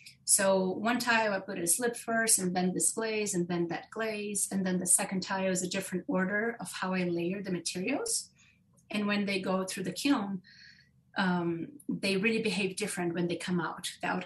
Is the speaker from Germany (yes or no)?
no; São Paulo, Brazil; English is a second language; moved away as an adult; now in United States; I also work at Anderson Ranch. I'm the studio coordinator for the ceramics department. And I'm originally from Brazil, from Sao Paulo, but I've been in U.S. for 9 years